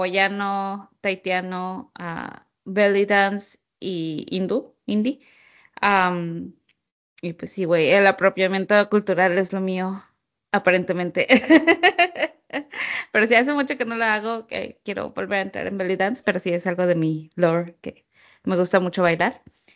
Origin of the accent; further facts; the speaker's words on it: Torreón, Coahuila, Mexico; also born or lived in Ciudad Juárez; now in United States; yo nací en Ciudad Juárez y me crié en Torreón. Ahorita estoy a punto de cumplir los 28 años.